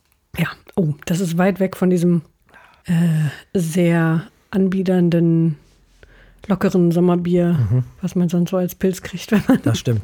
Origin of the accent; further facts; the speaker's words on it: Germany; Ich habe mal ein belgisches IPA getrunken, aber ob das als Bier zählt, mag man mir als Deutscher jetzt.